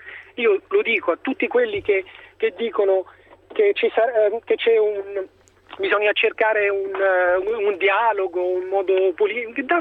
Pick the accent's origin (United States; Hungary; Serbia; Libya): Libya; Italian is a second language; Sì, sì, cittadino libico